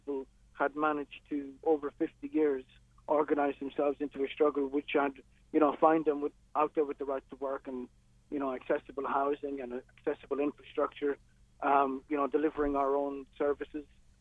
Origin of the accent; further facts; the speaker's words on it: Ireland; moved away as an adult; now in England; certainly I'm an Irish citizen and I've been in England nearly 30 years